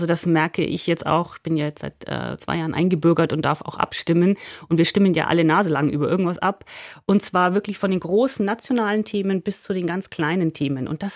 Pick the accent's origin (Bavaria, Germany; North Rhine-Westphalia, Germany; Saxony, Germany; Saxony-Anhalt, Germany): Bavaria, Germany; Nuremberg; now in Switzerland; Ich komme ja aus der Schweiz, haben Sie gesagt, beziehungsweise ich komme eigentlich aus Nürnberg, aber ich lebe jetzt schon lange in der Schweiz